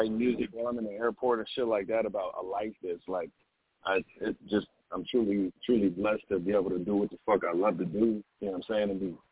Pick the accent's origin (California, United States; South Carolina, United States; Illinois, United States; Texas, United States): California, United States; San Diego; That I'm from San Diego, dog. I don't have snow out here